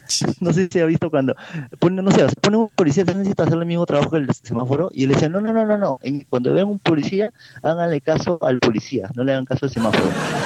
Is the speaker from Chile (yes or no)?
no; Peru; como ciudadano peruano